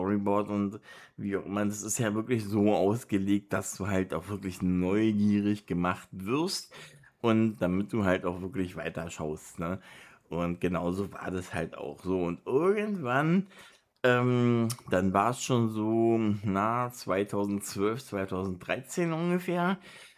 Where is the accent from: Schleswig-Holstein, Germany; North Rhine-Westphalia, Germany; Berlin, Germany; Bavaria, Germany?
Berlin, Germany; now in Bestensee, Germany; nachdem ich dann 2 Jahre in Berlin gewohnt hatte, ich bin ja Berliner, aber also bin dann nach Bestensee, also nach Brandenburg gezogen.